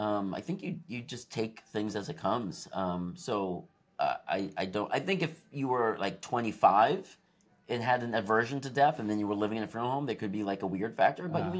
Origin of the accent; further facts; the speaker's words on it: Salem, Massachusetts, United States; moved away as an adult; So I was born in Salem Hospital. And I spent the first from birth to age 30 in Salem. So you don't understand really truly what the area means until you leave.